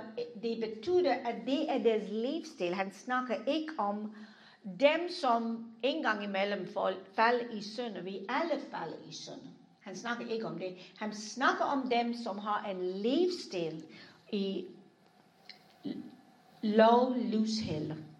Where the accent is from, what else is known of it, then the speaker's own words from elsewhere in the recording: India; jeg er først en kristen, og bagefter er jeg en inder.